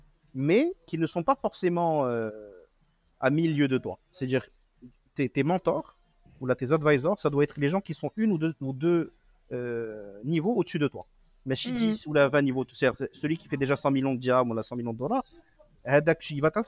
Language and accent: French; Casablanca, Casablanca-Settat, Morocco; moved away as an adult; also born or lived in France; mon père a déménagé là, donc on l'a tout suivi, mais j'ai grandi à Casablanca, j'ai fait des études jusqu'au bac Fulmbraleb, la mission française. Et ensuite, je suis parti en France pour faire mes études.